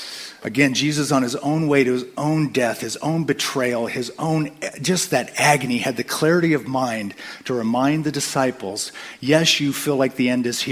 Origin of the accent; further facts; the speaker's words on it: San Diego, California, United States; I'm a normal guy that wakes up. I was raised in San Diego.